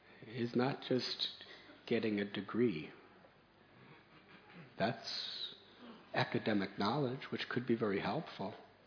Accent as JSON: {"language": "English", "country": "United States", "said": "Now, I'm from America, the United States, in the 1960s, which is before some of you were even born."}